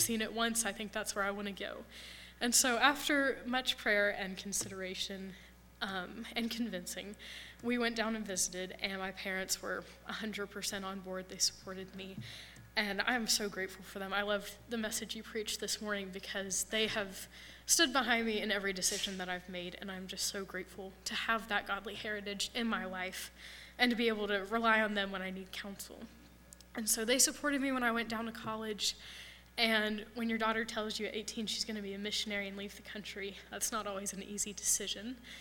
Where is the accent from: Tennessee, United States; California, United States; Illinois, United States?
Tennessee, United States; Johnson City; I grew up in East Tennessee, about an hour from here in Johnson City.